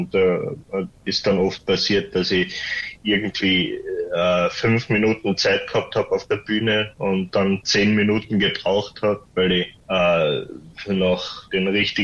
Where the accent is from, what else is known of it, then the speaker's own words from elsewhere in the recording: Carinthia, Austria; die Deutschen sind manchmal überfordert, wenn man sagt, man ist Österreicher, aber man kommt nicht aus Wien, sondern woanders her.